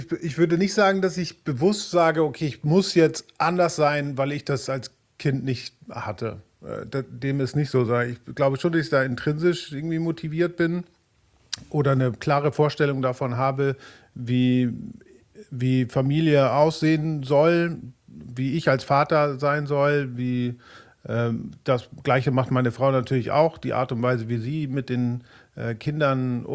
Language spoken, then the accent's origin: German; Uetersen, Schleswig-Holstein, Germany; Ich bin in einem Elternhaus aufgewachsen in Uetersen, das ist bei Hamburg, Speckgürtel Hamburg.